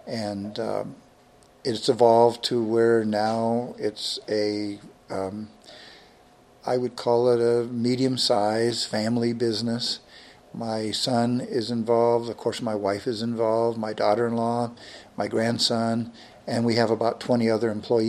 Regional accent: Tucson, Arizona, United States; Born and raised in Tucson, went to school at the University of Arizona and got a degree in pharmacy.

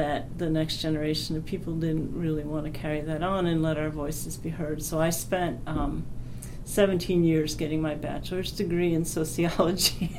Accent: Skokie, Illinois, United States; also born or lived in Chicago / Glencoe; Oh, I was born in Chicago, Illinois in 1951 and grew up in and around the city in the northern suburbs of Skokie. And when I was a sophomore in high school, my parents moved to Glencoe.

